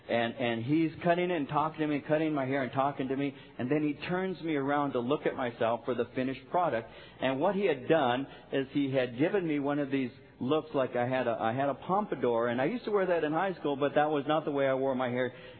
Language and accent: English; Norwalk, California, United States; I grew up in Norwalk.